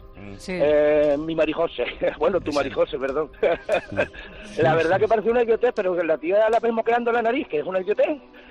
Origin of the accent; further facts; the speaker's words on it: Extremadura, Spain; now in Basque Country, Spain; yo vivo en el País Vasco, pero soy extremeño.